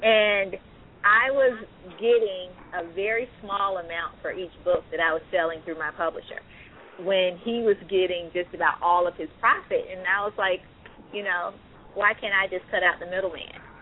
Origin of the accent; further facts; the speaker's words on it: Atlanta, Georgia, United States; Well, I am from Atlanta, Georgia.